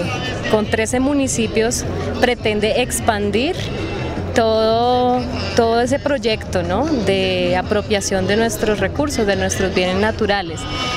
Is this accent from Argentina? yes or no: no; Huila, Colombia; en el departamento del Huila, yo soy huilense